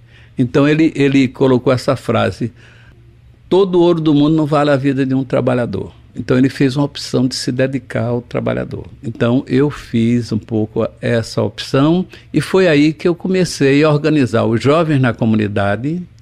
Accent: Olinda, Pernambuco, Brazil; eu, na verdade, nasci em Beberibe, Olinda, ali por trás da igreja de Beberibe, Olinda. Depois moramos aqui em Salgadinho

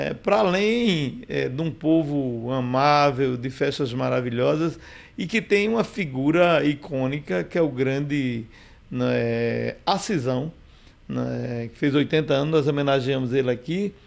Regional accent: Pernambuco, Brazil; É a minha terra, a minha raiz, meu umbigo está enterrado lá. Ou seja, eu vim para cá estudar, eu vim morar e passei uma boa parte, nós meninos do sertão e meninas, vinham para cá para estudar porque não tinha oportunidade.

